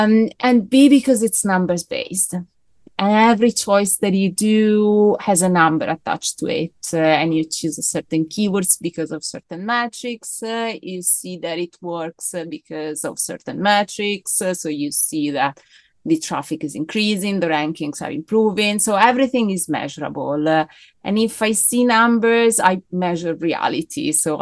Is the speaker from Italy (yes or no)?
yes; Italy; English is a second language; moved away; Well, as you can hear from my accent, I wasn't originally born here. I'm from Italy and I was doing SEO even back there.